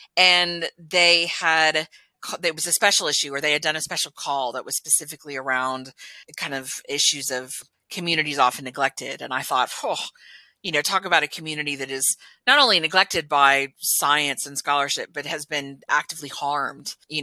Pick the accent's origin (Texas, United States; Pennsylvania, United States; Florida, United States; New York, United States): Texas, United States; I was born and raised in Texas in the United States, and I am I'm an only child of two well-educated, white, Catholic, upper middle class parents.